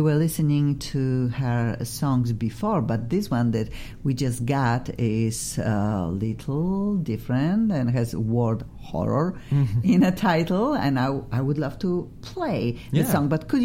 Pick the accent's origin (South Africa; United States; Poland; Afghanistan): Poland; English is a second language; I'm originally from Europe, from Poland, and I needed to file for my visa, working visa, all of these things.